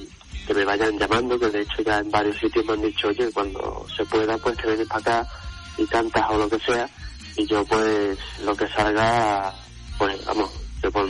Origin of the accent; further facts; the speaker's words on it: Seville, Andalusia, Spain; born there; Pues yo nací en Sevilla, pero vivo en Dos Hermanas.